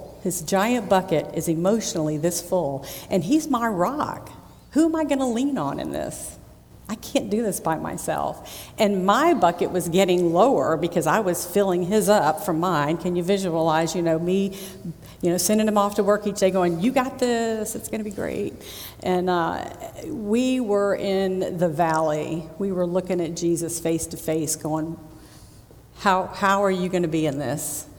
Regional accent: Fort Walton Beach, Florida, United States; I'm from Fort Walton. I moved here with my family when I was in the sixth grade, so I am a Kenwood Bulldog, a Prior Pirate, and a Choctahatchee Indian by education

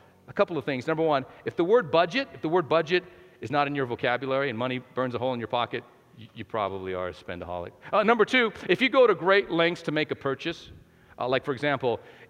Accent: New Mexico, United States; Man, I'm from New Mexico, the poor state, right? And I'm in New Mexico, and there's this like poverty mentality that already exists there.

